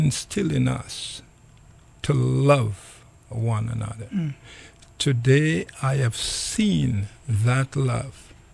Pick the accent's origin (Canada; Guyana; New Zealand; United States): Guyana; I grew up in Guyana, in a small village called Bedeforewacting. And it's a poor place. The community was very poor, but the people had big heart.